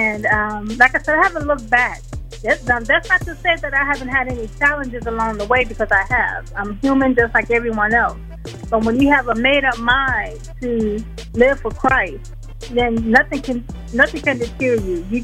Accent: Chicago, Illinois, United States; also born or lived in Greenwood, Mississippi; and I'm originally from Chicago. Born in Greenwood, Mississippi, but I was raised in the city of Chicago. And that's where I spent most of my life.

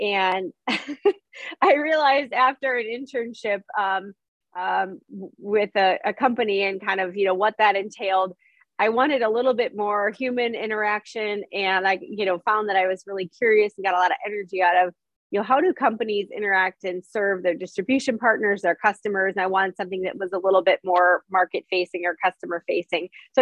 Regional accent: Minnesota, United States; also born or lived in Green Bay, United States; So I was born in Green Bay, but I consider myself to be, you know, for all purposes, a native Minnesotan. I love the Twin Cities, have lived here most of my life

